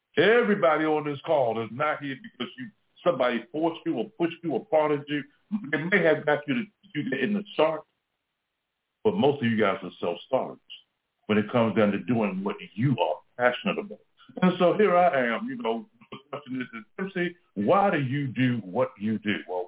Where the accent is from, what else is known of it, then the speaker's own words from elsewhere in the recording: Baltimore, Maryland, United States; I grew up in Baltimore, and I grew up like most of us.